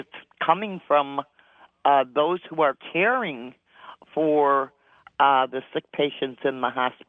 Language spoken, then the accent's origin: English; Glendale Heights, Illinois, United States; I'm from Glendale Heights, Illinois, and Dr. Tenpenny, I'm with you all the way.